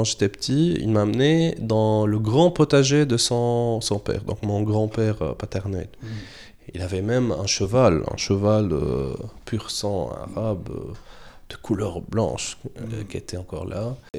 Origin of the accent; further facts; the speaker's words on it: Damascus, Damascus Governorate, Syria; born there; C'est comme ça, en tout cas, quand on le prononce à la française. Je suis né en Syrie, à Damas, dans un petit quartier historique de la ville. Un quartier connu d'être le quartier des soufis.